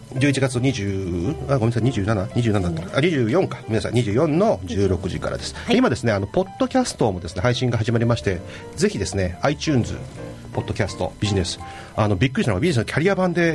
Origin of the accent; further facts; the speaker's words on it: Saiki, Oita, Japan; で僕の実家 の, その大分の佐伯ってところではマリンレモンとかね、皮から食べられるっていう